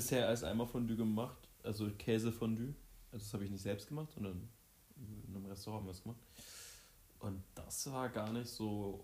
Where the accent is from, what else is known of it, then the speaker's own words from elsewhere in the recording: Mönchengladbach, North Rhine-Westphalia, Germany; Ich komme aus Mönchengladbach.